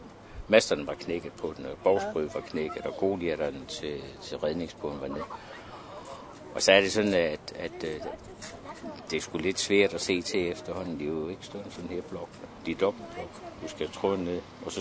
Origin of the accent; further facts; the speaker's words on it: Odense, Region of Southern Denmark, Denmark; also born or lived in Horsens; Jeg er født og opvokset i Odense. Og har boet i Horsens i mange år.